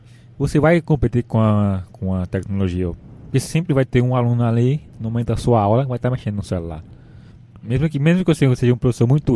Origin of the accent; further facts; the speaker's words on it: Itacuruba, Pernambuco, Brazil; sabe onde eu sou? Sou de Itacuruba, Pernambuco, sertão.